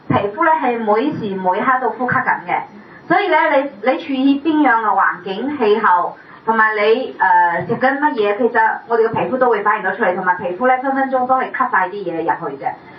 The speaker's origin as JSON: {"language": "Cantonese", "country": "China", "said": "我哋中國人係最講究面子嘅，係咪？"}